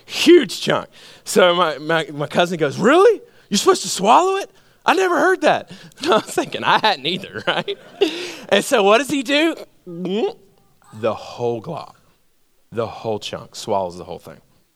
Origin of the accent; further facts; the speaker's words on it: Georgia, United States; So I grew up in Georgia. And something that we did every year, because I had grandparents at the time, we had what's called a family reunion.